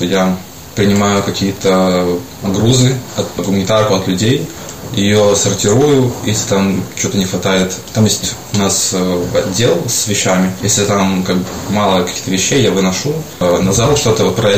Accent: Minsk, Belarus; Я говорю, из Минска, из Беларуси.

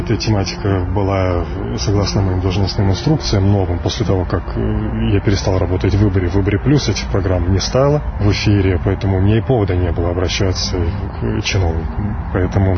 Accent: Belarus; born there; moved away as an adult; Для меня является важным тот факт, что я уезжаю из Беларуси. Я никогда не думал, что я отсюда уеду

